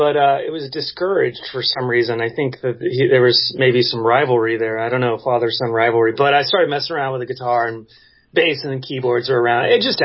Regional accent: Dallas, Texas, United States; No, I grew up in Dallas, actually.

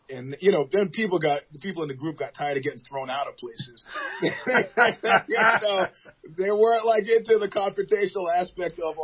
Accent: New York, United States; I was like, I'm from New York. I know hustlers.

